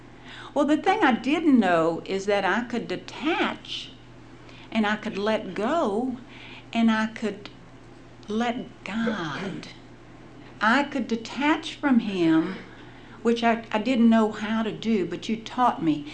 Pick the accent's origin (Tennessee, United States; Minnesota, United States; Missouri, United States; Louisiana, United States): Louisiana, United States; Baton Rouge; born there; Now, the disadvantage is I was born in Baton Rouge.